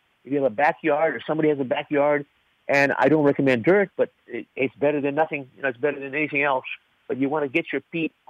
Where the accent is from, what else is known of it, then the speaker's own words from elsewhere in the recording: Los Angeles, California, United States; because I grew up in South Central LA, very poor community. We, you know, it was all cement.